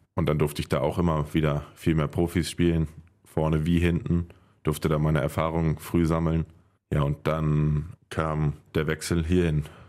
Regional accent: Haldern, North Rhine-Westphalia, Germany; Handballspielgemeinschaft Haldern-Merrock-Isselburg, das ist halt mein Heimatdorf. Ich komme ja ursprünglich aus Haldern. Also es ist ein 5000 Seelen Einwohnerdorf. Ja. Alles sehr, sehr ländlich gelegen und da kennt halt jeder jeden.

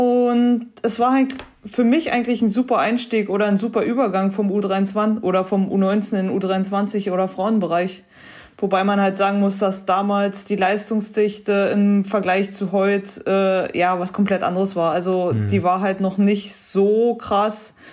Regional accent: Forst, Brandenburg, Germany; Mit dem bin ich in Forst noch groß geworden.

